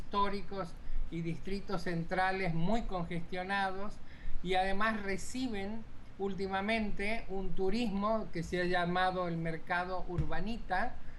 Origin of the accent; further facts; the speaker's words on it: Mexico City, Mexico; Soy súper chilango.